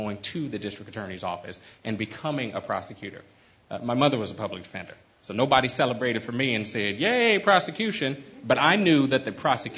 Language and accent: English; San Francisco, California, United States; And I'm from San Francisco. I'm fourth generation San Franciscan here in the Bayview. I'm the first generation not to grow up in public housing.